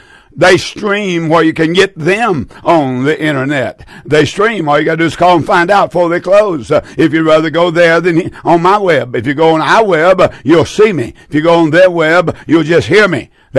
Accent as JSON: {"language": "English", "country": "United States", "said": "I love America. I'm an American man to the core."}